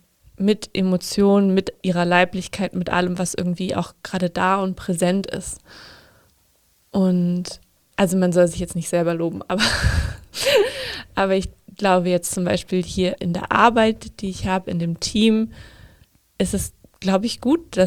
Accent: Northern Germany, Germany; Ich komme ja aus Norddeutschland

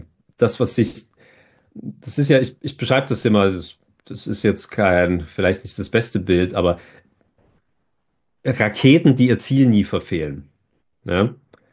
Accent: Meissen, Saxony, Germany; auf dem Feldweg oben mit dem Blick über Meißen, meine Heimatstadt, habe ich dann realisiert

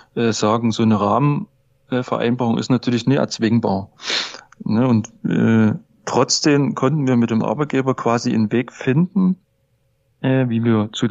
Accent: Saxony, Germany; accent: Saxon; ich muss immer mit meinem sächsischen Dialekt.

